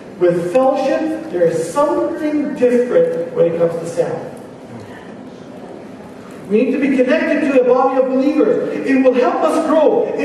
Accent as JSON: {"language": "English", "country": "United States", "said": "Look, we are Americans at the end of the day, and I am an American too, believe it or not, whether you like it or not, as well."}